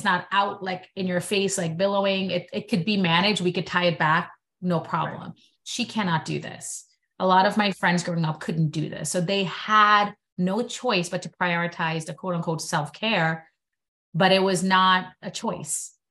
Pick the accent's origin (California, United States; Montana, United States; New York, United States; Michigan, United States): New York, United States; Brooklyn; I could talk about it all day long because I grew up in Brooklyn. All my friends had that kind of hair.